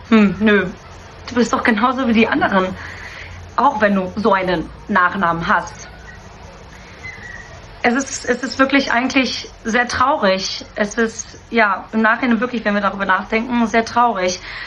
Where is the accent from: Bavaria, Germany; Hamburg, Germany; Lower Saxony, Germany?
Hamburg, Germany; Weil ich als gebürtige Hamburgerin, ich konnte Deutsch sprechen, ich bin hier aufgewachsen